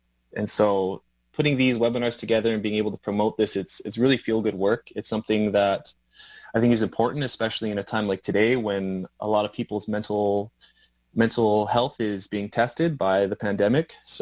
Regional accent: Victoria, British Columbia, Canada; I'm a person that didn't grow up in my home nation. I grew up in Victoria here.

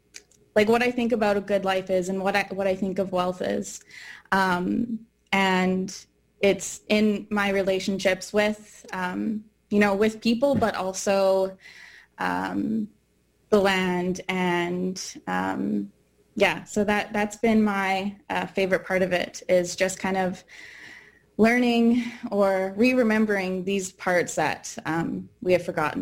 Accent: Saskatchewan, Canada; I'm from Wiper First Nation in Southeast Saskatchewan. I'm Cree and Assiniboine on my dad's side, and Scottish and Irish on my mom's side.

